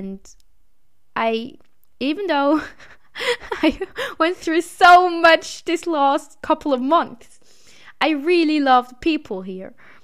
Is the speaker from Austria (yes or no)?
yes; Austria; English is a second language; I'm an honest person, and I grew up in Austria. So me as an half European or whole European, I am honest a little bit too much.